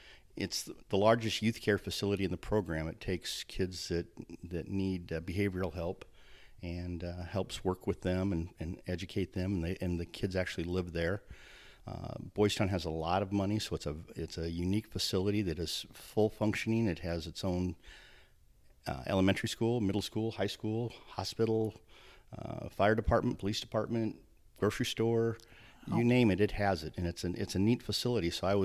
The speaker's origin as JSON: {"language": "English", "town": "Omaha", "region": "Nebraska", "country": "United States", "tie": "born or raised there", "also_born_or_lived": "Council Bluffs, Iowa / Denver", "said": "Well, I was born in Council Bluffs, Iowa, and until this podcast, only about 8 people in the world knew that, because I always claimed I was from Omaha, Nebraska, which is across the river, which is the big city."}